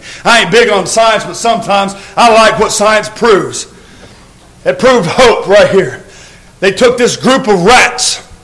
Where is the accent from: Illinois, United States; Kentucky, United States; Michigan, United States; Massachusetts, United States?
Kentucky, United States; I'm from Kentucky. And down there, they got some rope bridges.